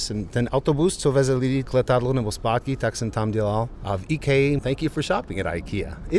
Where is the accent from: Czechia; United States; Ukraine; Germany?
United States; Pennsylvania; Czech is a second language; moved away as an adult; pocházím z Pensylvánie, z malého městečka. Do 18 jsem bydlel doma na farmě s našima, mám 6 sourozenců.